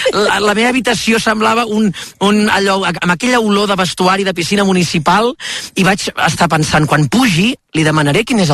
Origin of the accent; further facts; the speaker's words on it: Catalonia, Spain; jo soc del Berguedà